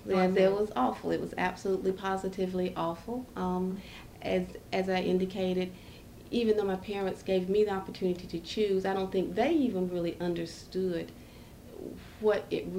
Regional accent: North Carolina, United States; We grew up in Wake County, as Gwen has probably already told you, and Wake County is our home. I'm born and bred here in Wake County. I'm one of five children, as Gwen has probably told you also. And we grew up in the rural area.

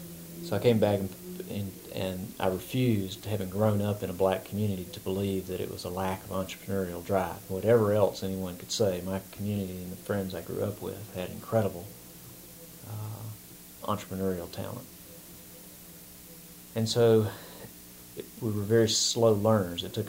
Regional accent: Greensboro, North Carolina, United States; I grew up in Greensboro, in a predominantly black community during desegregation

